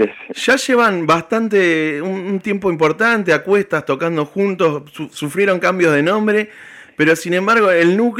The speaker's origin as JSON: {"language": "Spanish", "town": "Berisso", "region": "Buenos Aires Province", "country": "Argentina", "said": "que los que somos de Berizo quiere decir un montón de cosas"}